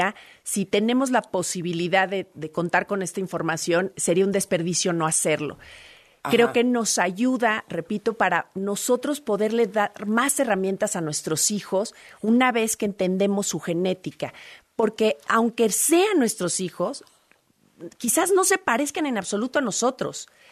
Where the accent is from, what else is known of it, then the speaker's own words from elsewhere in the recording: Mexico; ¿Cómo somos los mexicanos?